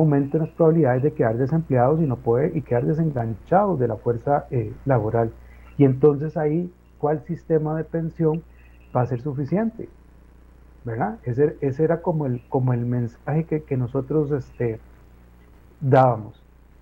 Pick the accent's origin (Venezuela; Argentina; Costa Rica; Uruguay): Costa Rica; este país tiene la obligación de proveer una pensión a todas las personas que somos costarricenses.